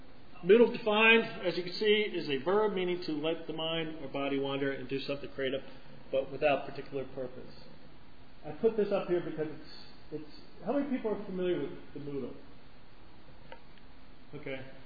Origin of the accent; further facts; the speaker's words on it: New Jersey, United States; I'm from New Jersey, by the way.